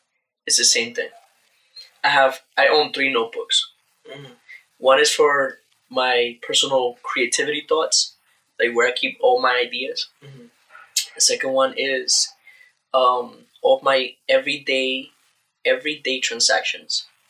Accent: Bronx, New York, United States; now in Utica, United States; Cornhill here in Utica is, like, the ghetto, basically. It's not really a ghetto because we're from the Bronx, so...

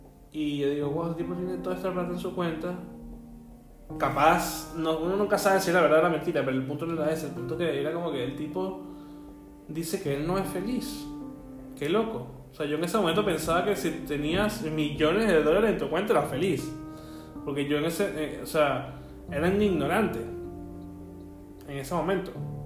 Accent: Venezuela; en ese entonces yo tenía 18 años, o sea, vengo de Venezuela.

